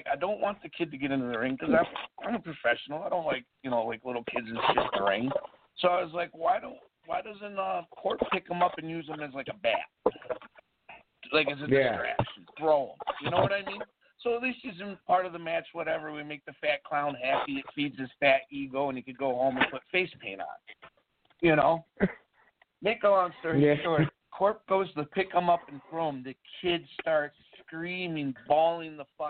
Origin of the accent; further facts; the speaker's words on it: Rochester, United States; So, I'm from Rochester, and they used to do the TV tapings back in, like, the 80s, Ring Boy time.